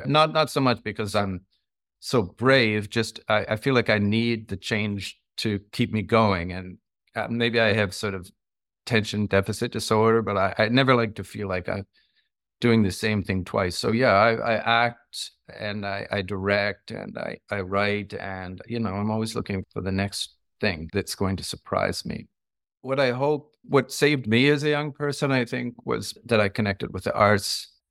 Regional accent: Toronto, Ontario, Canada; I grew up in Toronto, in Canada, and I didn't think the idea of making movies was really even a possibility.

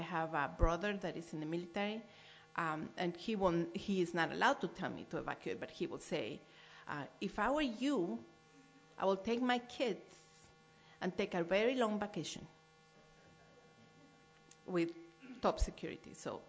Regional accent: Mexico City, Mexico; also born or lived in Chihuahua; I'm from Chihuahua, but I grew up in Mexico City.

